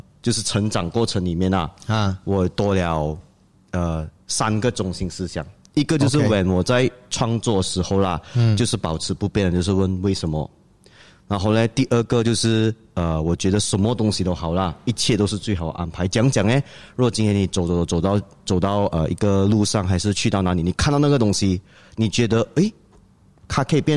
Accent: Malaysia; 就是我不会因为我们是东南亚人、马来西亚人而降低我们应该做

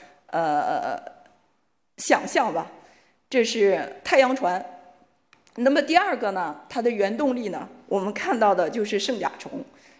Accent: Northeast China, China; 因为我是东北人

